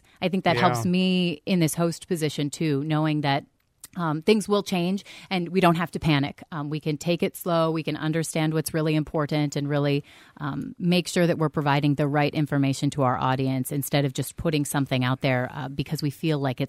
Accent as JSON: {"language": "English", "region": "South Dakota", "country": "United States", "tie": "born or raised there", "said": "I grew up in South Dakota. And then we moved to Wisconsin a few years ago."}